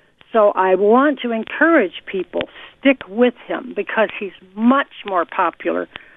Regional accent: Miami, Florida, United States; now in New York, United States; Yeah, so I'm from Miami, but anyways, I'm sadly in New York right now.

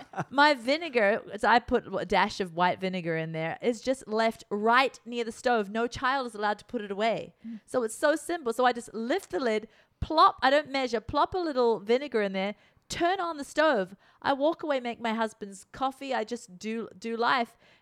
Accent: New Zealand; You know, in New Zealand, we grew up on poached eggs.

